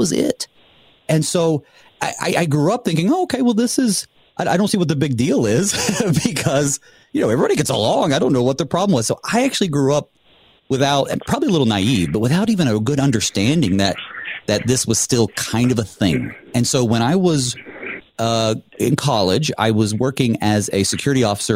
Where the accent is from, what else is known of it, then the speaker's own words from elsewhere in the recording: North Carolina, United States; Now, I grew up in the South, also in Western North Carolina.